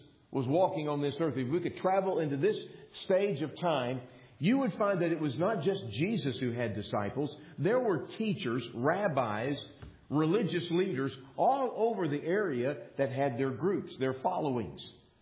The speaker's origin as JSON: {"language": "English", "region": "Texas", "country": "United States", "tie": "born or raised there", "said": "There's a uniqueness to growing up in Texas. When you grow up in Texas, there are things that kind of get crammed down your throat, like always be grateful that you're from Texas."}